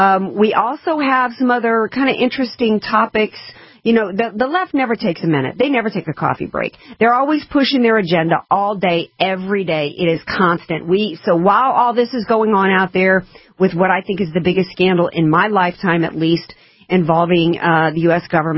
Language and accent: English; New Orleans, Louisiana, United States; I'm from New Orleans. We've never had, if they ever tried to have a Major League Baseball team, I'm not even aware of it, okay?